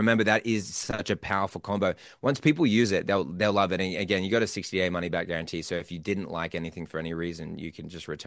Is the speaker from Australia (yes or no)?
yes; Australia; also born or lived in United States; I'm Australian, so we've got to do the Australian, and I'm American as well, but. So I'm in both worlds